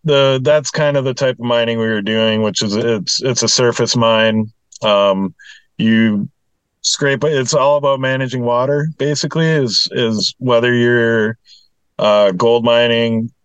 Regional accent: Minnesota, United States; now in Alaska, United States; I grew up in Minnesota.

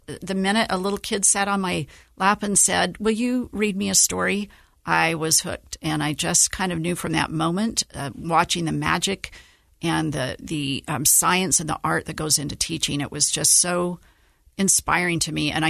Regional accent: Antimony, Utah, United States; I'm a real proud rural gal. I was raised in Antimony, Utah

